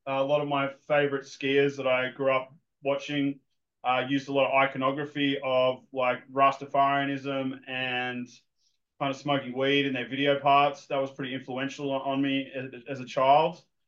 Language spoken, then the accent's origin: English; Sydney, New South Wales, Australia; I grew up where I grew up in Sydney. I grew up around a lot of Hinduistic culture, I guess, surfing and kind of, you know, a lot of partying and stuff like that.